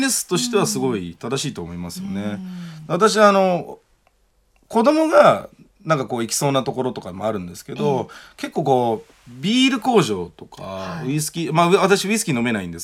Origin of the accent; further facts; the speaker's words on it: Wakayama, Japan; 私和歌山出身なんですけど